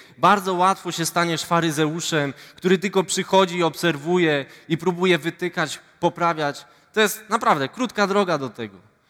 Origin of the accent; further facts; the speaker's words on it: Ustroń, Silesian Voivodeship, Poland; Później studia na WF-ie w Katowicach, bo pochodzę z Ustronia.